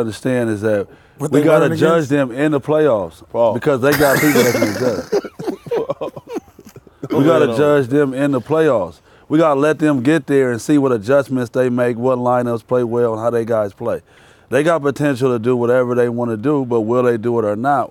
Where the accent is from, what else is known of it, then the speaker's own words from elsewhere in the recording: Inglewood, California, United States; Nah, I'm from the streets, baby. Oh, I'm from Inglewood.